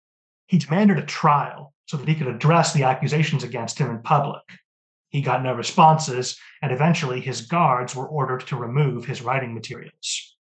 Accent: Seattle, Washington, United States; I'm biased, I'm from Seattle.

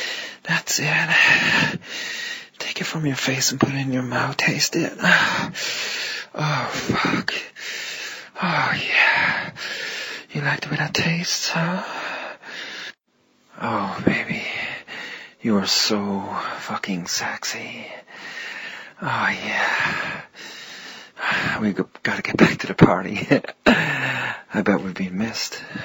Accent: Ireland; I'm Irish. We invented Halloween.

